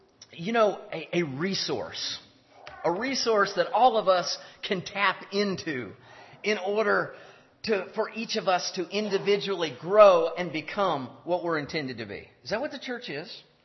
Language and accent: English; the South, United States; I'm from the South. That's why I say y'all.